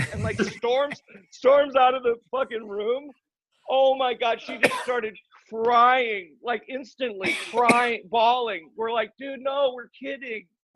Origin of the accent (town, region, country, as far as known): Chicago, Illinois, United States; born or raised there